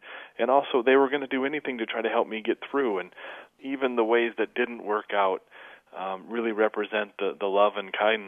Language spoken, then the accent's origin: English; Flint, Michigan, United States; born or raised there